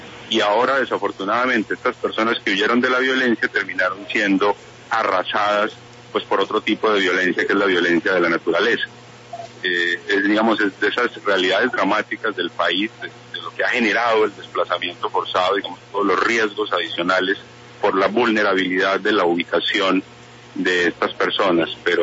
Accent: Mocoa, Putumayo, Colombia; Yo nací en Mocoa, crecí en Mocoa y bueno, pues imagínese cómo no voy a estar aquí.

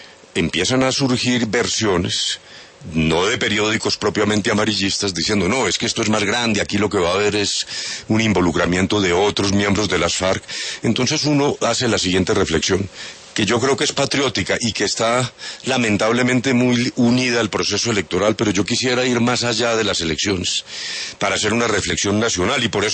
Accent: Colombia; para nosotros como colombianos

